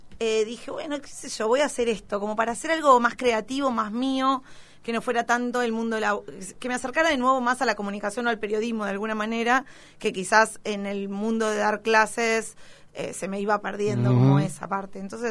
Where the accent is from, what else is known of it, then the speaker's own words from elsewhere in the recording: La Plata, Buenos Aires Province, Argentina; Soy platense, nacida y criada, licenciada en comunicación, docente universitaria de la UNLP, de la UNAG y de la UNQ.